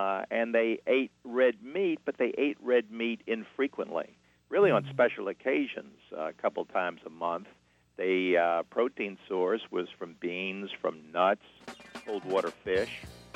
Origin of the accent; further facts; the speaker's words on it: Miami, Florida, United States; I'm actually from Miami.